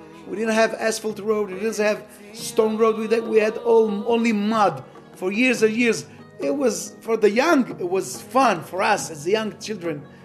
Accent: Ofakim, Southern District, Israel; English is a second language; I was born here in Ofakim about 56 years ago, right here in my little town. And since then, I live here, and every now and then I went to America sometime.

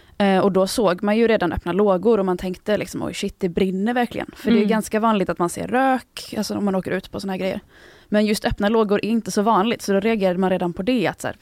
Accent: Gothenburg, Västra Götaland County, Sweden; Jag är själv uppvuxen i Göteborg

